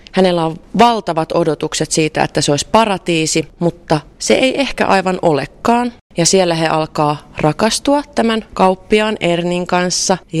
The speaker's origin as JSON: {"language": "Finnish", "town": "Hollola", "region": "Päijät-Häme", "country": "Finland", "tie": "born or raised there", "also_born_or_lived": "Lahti", "lives_now": "Vantaa, Finland", "said": "No, mä olen kotoisin Hollolasta, viettänyt nuoruutta Lahdessa. Nykyisin asun Vantaalla ja vaikutan pitkin pääkaupunkiseutua ja Etelä-Suomea."}